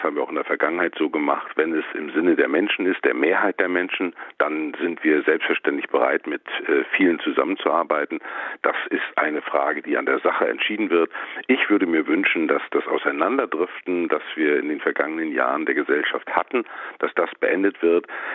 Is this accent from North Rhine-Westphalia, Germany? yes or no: no; Mecklenburg-Vorpommern, Germany; Ich kenne das auch bei mir aus meiner Heimat in Mecklenburg-Vorpommern